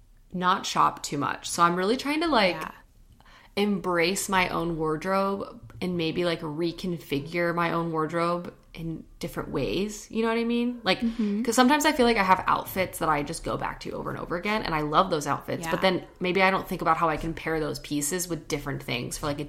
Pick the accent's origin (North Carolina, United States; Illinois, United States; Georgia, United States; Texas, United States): Texas, United States; Okay, it's because I feel like I grew up in Texas and I was such an alt girl.